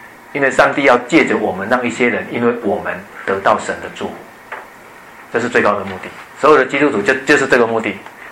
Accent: Taiwan; 我们台湾人都像这样，所以被拜庙

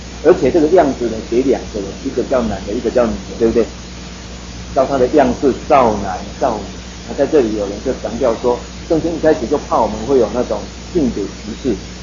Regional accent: Taiwan; 这个跟我们台湾人很像哈

